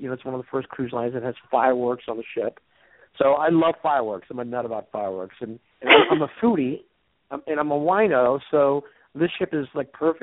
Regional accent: Virginia, United States; I grew up here in Virginia in horse country and wine country, but horses are a big part of the community.

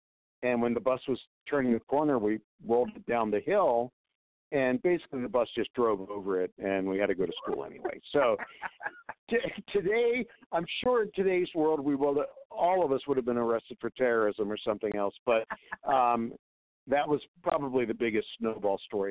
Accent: Pittsburgh, Pennsylvania, United States; Well, I grew up in Pittsburgh, and in the east suburbs of Pittsburgh, and snowball battles were just a way of life.

